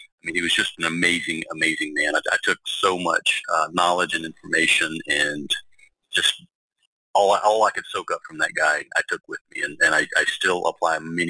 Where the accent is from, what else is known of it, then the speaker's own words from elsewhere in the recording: Anniston, Alabama, United States; moved away as an adult; So I was born in Alabama. I was born in Huntsville, and I lived the first 14 years of my life in a medium-sized to small town called Anniston, Alabama. It's basically halfway between Birmingham and Atlanta.